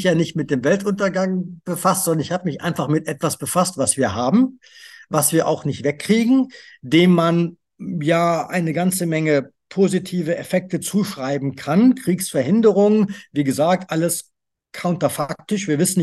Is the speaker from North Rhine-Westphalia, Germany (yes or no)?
yes; Bonn, North Rhine-Westphalia, Germany; Ich komme aus Bonn.